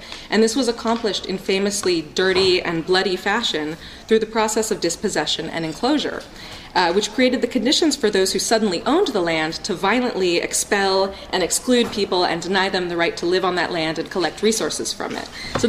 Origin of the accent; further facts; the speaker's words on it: San Francisco, California, United States; born there; I was born in San Francisco